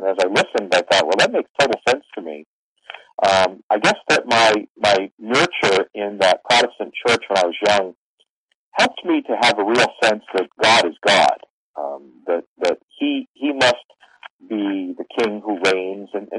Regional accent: Worcester, Massachusetts, United States; Well, I'm from Massachusetts. Was born and raised in Worcester. It's about 40 miles west of Boston.

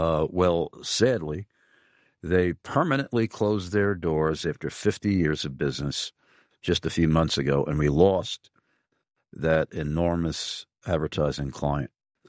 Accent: Amityville, New York, United States; There is a Deer Park, Long Island, not far from where I was born and raised in Amityville

